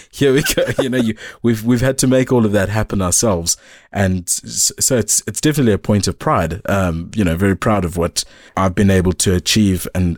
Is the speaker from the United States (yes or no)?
no; South Africa; there's a lot of hardships and strange things growing up in South Africa because of all the cultures.